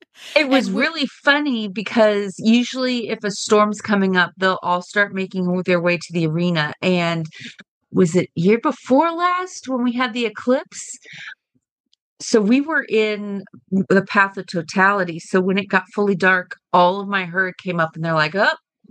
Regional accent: Kemp, Texas, United States; from Kemp, Texas

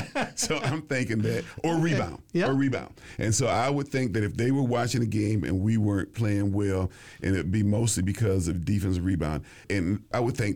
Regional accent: Jackson, Mississippi, United States; It's a rivalry because I'm from Jackson.

